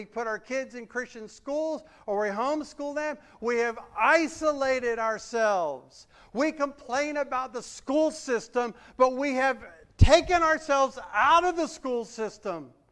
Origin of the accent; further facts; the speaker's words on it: Ogunquit, Maine, United States; A Baptist church that I was raised in Ogunquit, Maine, they had a summer outreach program